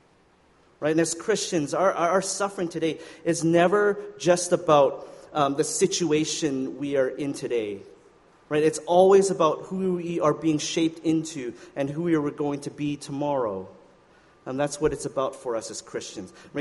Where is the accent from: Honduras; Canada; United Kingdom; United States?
Canada; Saskatchewan; I'm not sure. I'm from Saskatchewan, so I don't know all these things.